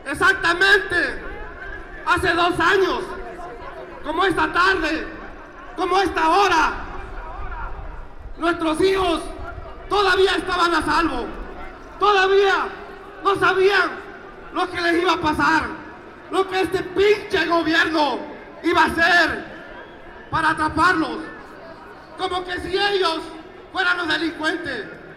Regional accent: Mexico; porque nos han demostrado que somos mexicanos y que somos hermanos

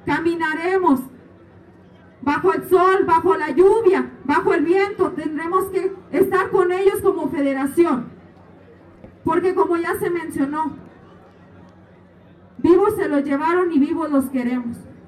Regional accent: Mexico; Da vergüenza decir que somos mexicanos, que mi persona es mexicana

